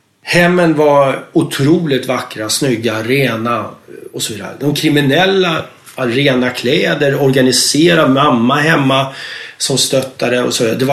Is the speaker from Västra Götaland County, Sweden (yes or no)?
no; Stockholm, Stockholm County, Sweden; Jag växte upp i Rinkeby med ensamstående morsa där.